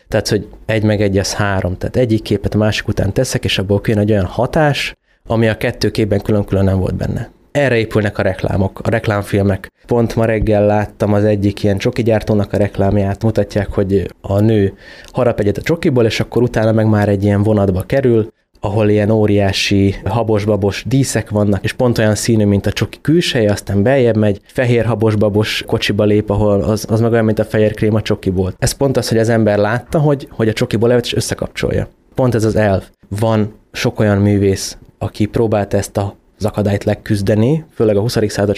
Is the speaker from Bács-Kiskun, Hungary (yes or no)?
yes; Kiskunhalas, Bács-Kiskun, Hungary; alapvetően én is itt nevelkedtem Kiskunhalason